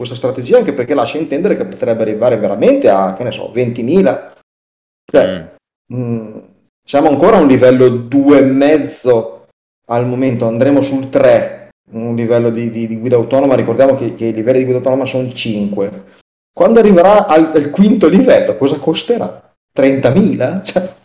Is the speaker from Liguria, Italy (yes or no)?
yes; Liguria, Italy; però sono anche ligure.